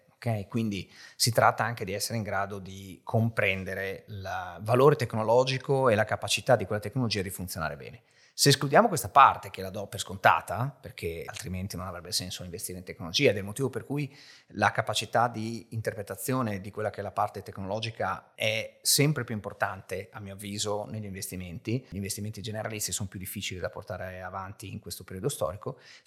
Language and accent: Italian; Emilia-Romagna, Italy; essendo io romagnolo, c'è un po' la cultura del cibo pesante